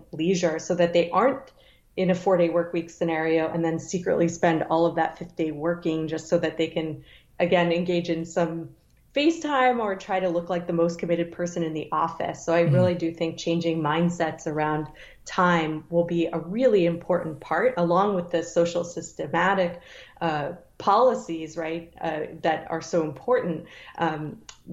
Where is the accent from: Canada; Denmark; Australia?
Canada; now in United States; I'm Canadian